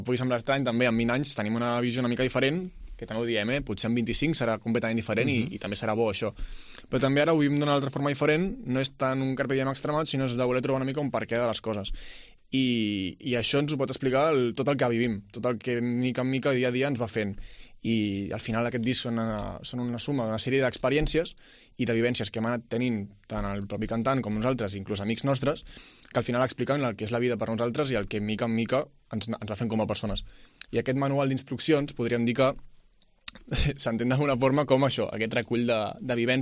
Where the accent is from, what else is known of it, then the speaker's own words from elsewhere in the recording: Sant Cugat del Vallès, Catalonia, Spain; Venim de Sant Cugat del Vallès i voltants.